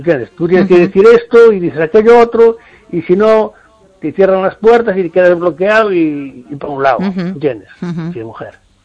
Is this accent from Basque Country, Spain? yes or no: no; Ferrol, Galicia, Spain; de Ferrol.